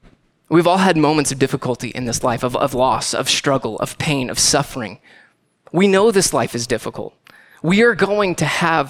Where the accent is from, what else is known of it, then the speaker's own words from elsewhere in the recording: Tampa, Florida, United States; born there; I love Florida. I was born there. I was born in the Tampa area. So it was good to be back home.